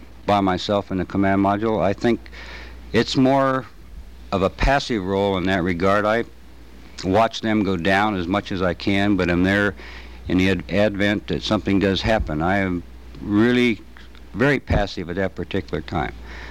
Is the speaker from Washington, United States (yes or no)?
yes; Seattle, Washington, United States; from Seattle, Washington.